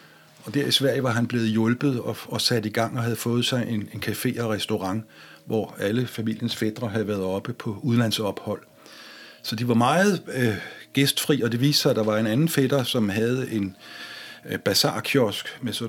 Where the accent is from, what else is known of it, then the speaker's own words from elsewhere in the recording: Charlottenlund, Capital Region of Denmark, Denmark; Jeg er opvokset i Charlottenlund